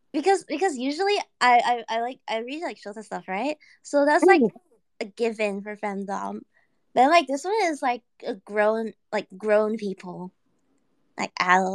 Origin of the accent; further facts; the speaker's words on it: Australia; except you know I'm fucking Australian, so oh man.